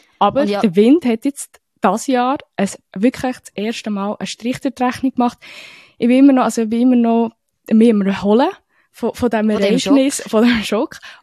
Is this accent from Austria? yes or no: no; Bern, Switzerland; ich bin als Bernerin das erste Mal in meinem Leben an dem 6.